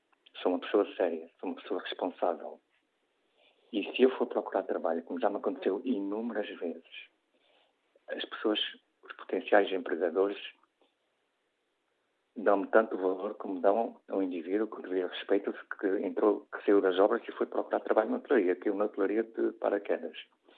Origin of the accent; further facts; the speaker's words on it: Portugal; embora seja suspeita porque sou português